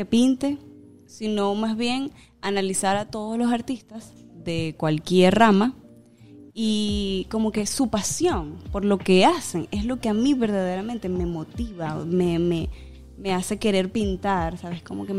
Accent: Zulia, Venezuela; Pero en fin, ese apellido es indígena. Bueno, ¿cómo soy maracucha? Bueno, mi mamá es maracucha, mi papá de los Llanos

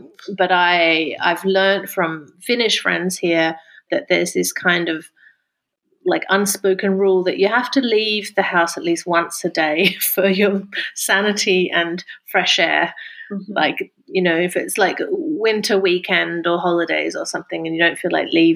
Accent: Australia; now in Finland; Like, I come from Australia. I have no idea how to live in this climate

